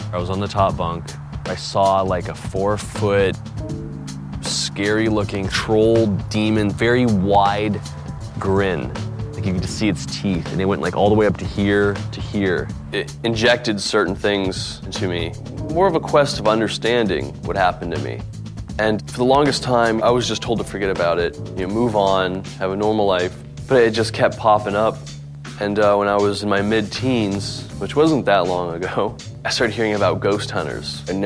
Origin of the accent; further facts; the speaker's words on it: South Carolina, United States; People read it, but I grew up in South Carolina from a very conservative state.